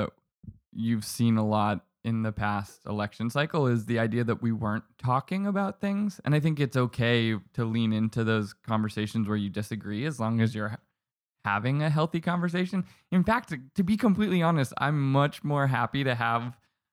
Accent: New Hampshire, United States; I'm from New England, New Hampshire, a little north of Boston.

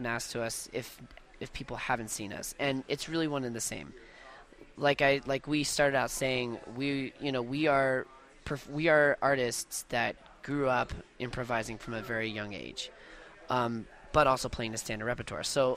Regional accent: Washington, District of Columbia, United States; Well, actually, I grew up in Washington, D.C., and WAMU, which is the NPR station, on Sunday afternoons had a bluegrass station.

